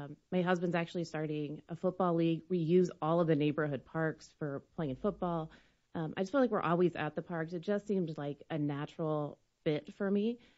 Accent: Decatur, Illinois, United States; I was born and raised in Decatur.

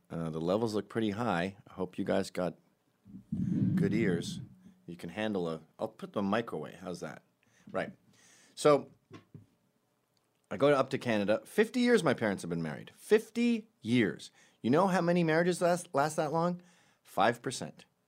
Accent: Scotland, United Kingdom; I'm Scottish, dude.

